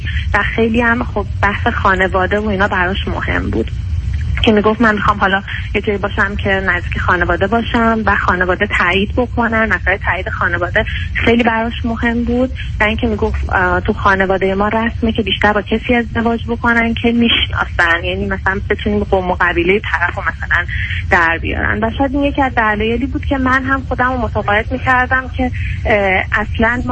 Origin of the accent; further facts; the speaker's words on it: Iran; moved away as an adult; now in Canada; من از ایران مهاجرت کردم به عنوان اسکیل ورکر.